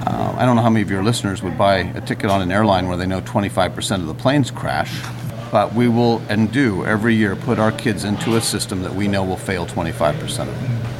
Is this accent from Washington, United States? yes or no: yes; Washington, United States; I grew up in the Hood Canal School District and went to school on the Skokomish Reservation.